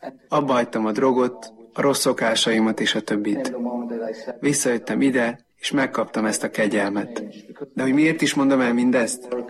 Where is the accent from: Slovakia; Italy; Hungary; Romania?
Italy; Bolzano, Trentino-Alto Adige; szervez zarándoklatot a szülővárosunkból, Bolzánóból, Medjugorjéba